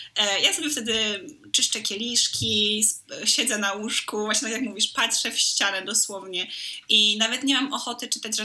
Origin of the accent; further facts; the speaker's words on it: Gdańsk, Pomeranian Voivodeship, Poland; moved away; mimo że ja jestem z Gdańska i moja najbliższa rodzina, z którą też mam dobry kontakt, jest stąd